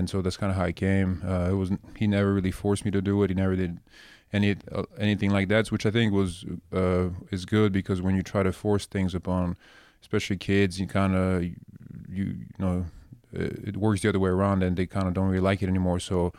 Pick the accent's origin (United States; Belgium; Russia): Belgium; also born or lived in Switzerland; So I was born in Switzerland. My dad played professionally there. Then I moved to Belgium, where he continued his career after that.